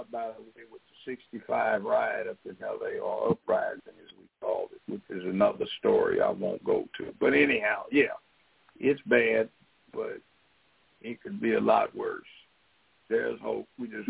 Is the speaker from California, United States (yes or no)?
yes; Los Angeles, California, United States; I grew up in South Central. It used to be real dangerous then.